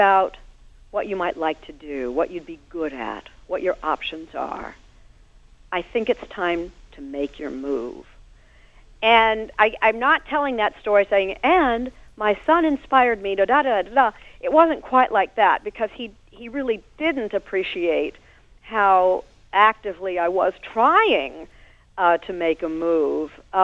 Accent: Indianapolis, Indiana, United States; I had worked in my hometown, Indianapolis, on television for 3 years.

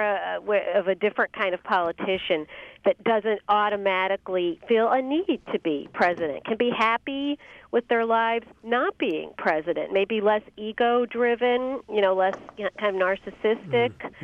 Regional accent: New York, United States; he sure could make you feel good about being a New Yorker.

